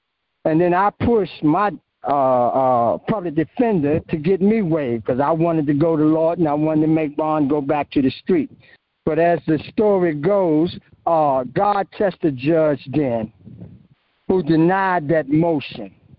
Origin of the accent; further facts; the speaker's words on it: Washington, District of Columbia, United States; I grew up in Northeast D.C. I moved into a little street called Orleans Place